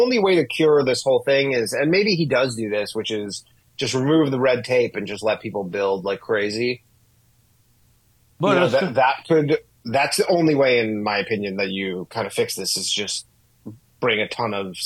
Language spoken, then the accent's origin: English; Canada; I'm Canadian, actually. I'm originally from Canada